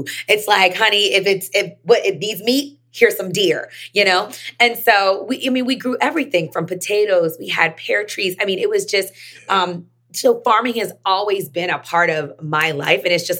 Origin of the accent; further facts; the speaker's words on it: the South, United States; I grew up in the South. We talk about iced potatoes and it actually is like short for Irish potatoes.